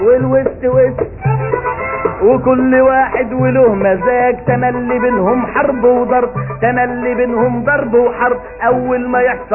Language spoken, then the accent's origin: Arabic; Egypt; زنقه الستات المسكي عندنا في مصر حته زحمه قوي